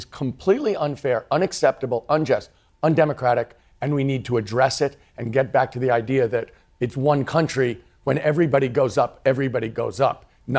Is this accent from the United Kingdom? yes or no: no; United States; But I did it to say, look, I'm an American. I want America to do really well, and I want to be part of that group.